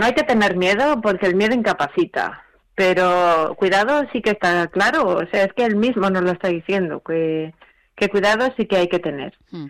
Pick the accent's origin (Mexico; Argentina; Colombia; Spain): Spain; Sabiendo cómo somos los españoles, que somos gente muy de quererse